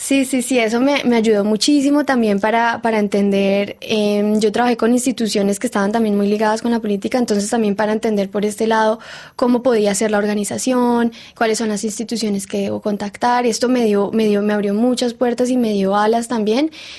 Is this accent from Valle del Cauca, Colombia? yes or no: yes; Cali, Valle del Cauca, Colombia; yo soy de Cali